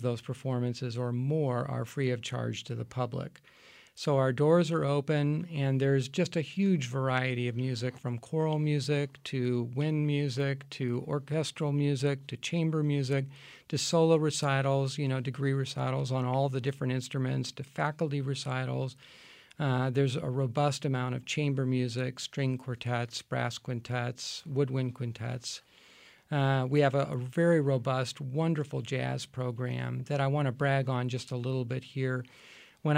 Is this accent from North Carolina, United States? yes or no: no; Chicago, Illinois, United States; Well, I grew up in the Chicago area, and my father was a musician.